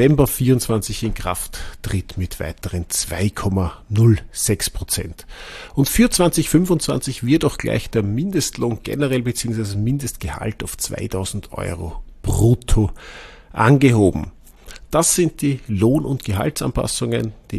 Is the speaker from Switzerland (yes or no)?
no; Austria; dann war schon die Wahl, zumindest bei uns in Österreich, Nationalratswahl 2024.